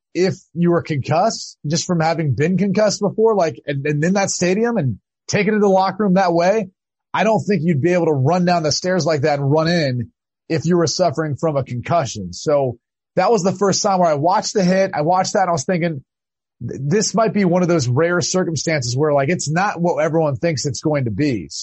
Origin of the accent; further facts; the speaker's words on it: Ohio, United States; Well, growing up in Ohio, football was everything.